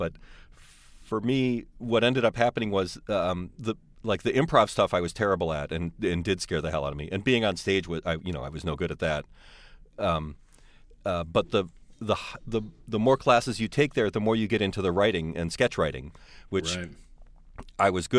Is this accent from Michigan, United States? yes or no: yes; Michigan, United States; I grew up in the suburbs of Detroit. Went to school there, Michigan State University, started out in advertising.